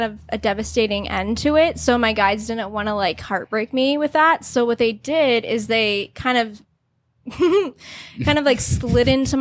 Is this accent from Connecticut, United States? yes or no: no; Maryland, United States; So I said I was from Maryland.